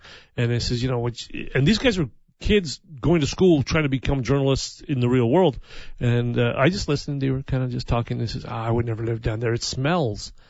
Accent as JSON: {"language": "English", "region": "New Mexico", "country": "United States", "said": "because I'm from New Mexico, and she played for the University of New Mexico back in the day."}